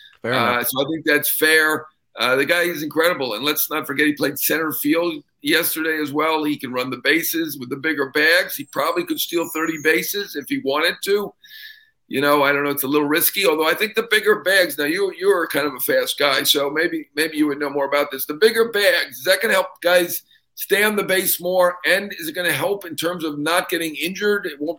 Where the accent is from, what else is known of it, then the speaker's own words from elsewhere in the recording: New York, United States; Maybe it's because I'm a New Yorker, but I think it's Boston.